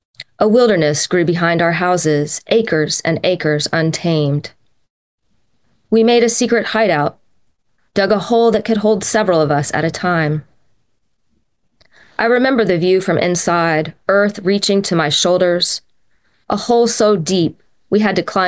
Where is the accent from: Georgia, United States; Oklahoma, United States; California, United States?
Georgia, United States; Atlanta; I grew up in Atlanta in a very racially fraught time in the 80s and early 90s, and I was part of the busing system.